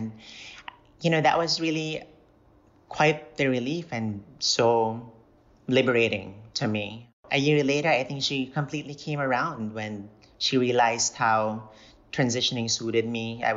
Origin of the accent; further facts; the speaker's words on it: Cebu, Central Visayas, Philippines; So I was born and raised in Cebu. I was an only child and my mom raised me by herself. And I went to Filipino-Chinese schools from nursery.